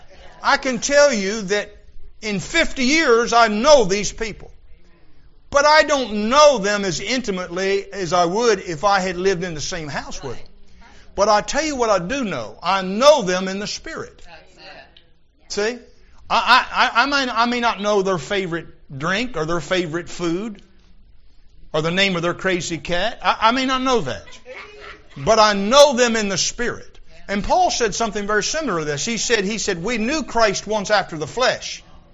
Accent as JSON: {"language": "English", "town": "Vienna", "region": "Maryland", "country": "United States", "tie": "born or raised there", "said": "Now, when I was a boy scout, in Vienna, Maryland, Troop 187, He All Salutes, my hometown."}